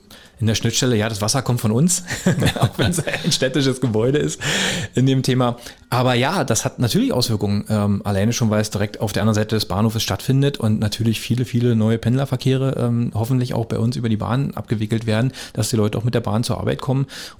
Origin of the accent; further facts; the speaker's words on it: Beeskow, Brandenburg, Germany; also born or lived in Frankfurt (Oder); Ich bin geboren in Frankfurt, oder? Also ich komme aus der Gegend und bin aufgewachsen in Beeskow und wohne auch noch bei Beeskow.